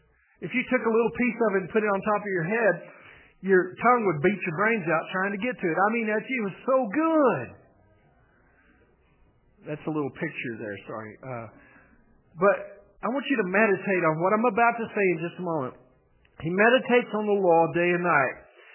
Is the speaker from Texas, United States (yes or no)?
yes; Texas, United States; Now, for a lot of my life, I grew up in West Texas. North Central Texas and then West Texas.